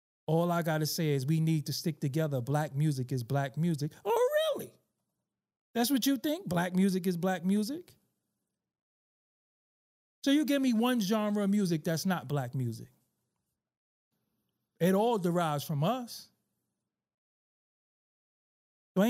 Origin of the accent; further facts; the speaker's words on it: United States; How are we supposed to feel when we, in this country, being Black American men and women, in this country, built the whole music scene for what it is